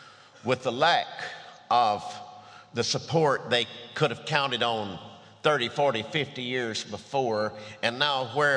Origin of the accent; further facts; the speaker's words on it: Lumberton, North Carolina, United States; also born or lived in Southern Pines, United States; I'm well past 60 years old, and I was brought up in Eastern North Carolina, Lumberton, in the winters, and Southern Pines area in the summers.